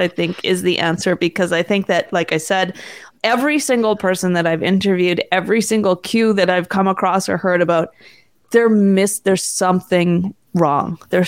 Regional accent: Vancouver, British Columbia, Canada; because I grew up in Vancouver, and in Vancouver, there was always these scientists who were predicting the next big earthquake.

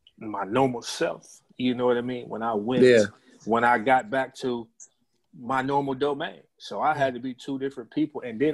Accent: Glenville, Ohio, United States; I grew up in the Glenville area, but I went to Glenville High School was one of the dominant schools and still is.

